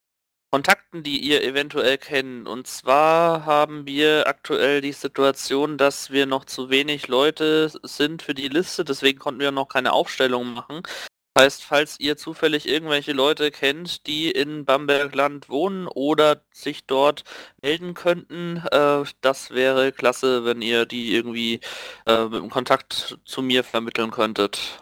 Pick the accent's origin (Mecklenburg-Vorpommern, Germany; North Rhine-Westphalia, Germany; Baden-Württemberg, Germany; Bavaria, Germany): Bavaria, Germany; ich komme nicht aus Unterfranken, ich komme aus Oberfranken.